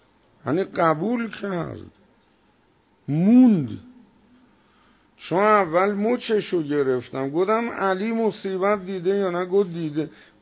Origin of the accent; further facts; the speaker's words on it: Iran; نگفتم من ایرانیم، چون نمیدونستم موضعش چیه.